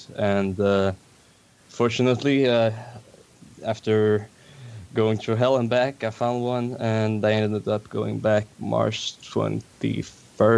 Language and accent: English; Sweden; I'm from Sweden, not Switzerland.